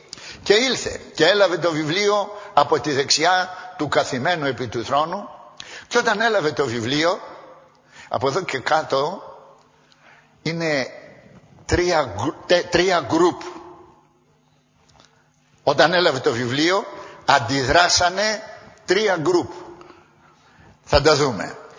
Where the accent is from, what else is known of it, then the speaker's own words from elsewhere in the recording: Greece; συγκινούμαστε, ας πούμε, να είμαστε Έλληνες εμείς